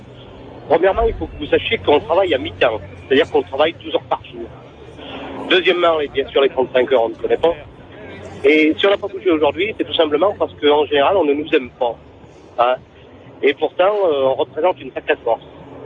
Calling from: Saint-Étienne, Auvergne-Rhône-Alpes, France; de Saint-Étienne. Voilà, je suis chauffeur routier

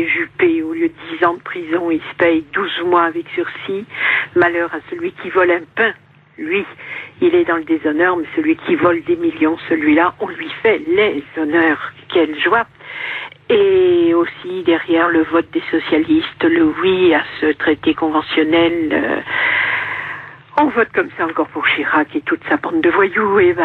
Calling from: Saint-Maur, Île-de-France, France

